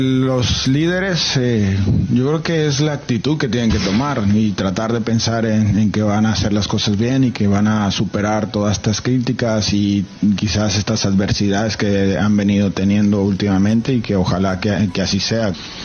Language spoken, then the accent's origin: Spanish; Mexico; ahora que por fin voy a ser aficionado y soy mexicano, voy a estar apoyándolos al 1000%